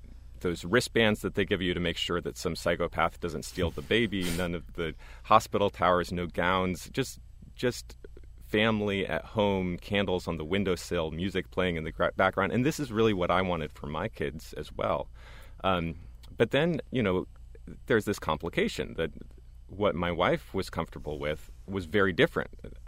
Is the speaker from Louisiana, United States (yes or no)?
no; Berkeley, California, United States; born there; I was born at home in Berkeley, California, with a midwife.